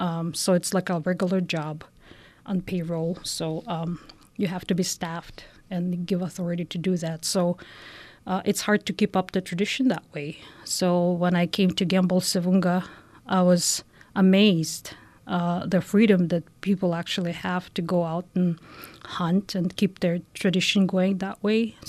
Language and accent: English; Russia; I decided to move back to Russia for good. Back in 2012, I think. And I lived there in my hometown for a couple of years, but I just had to come back.